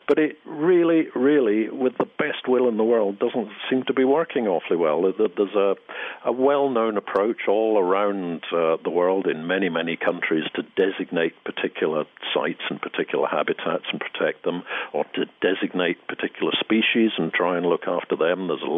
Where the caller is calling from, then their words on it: Scotland, United Kingdom; And I'm speaking from Scotland, where we have enormous peat deposits.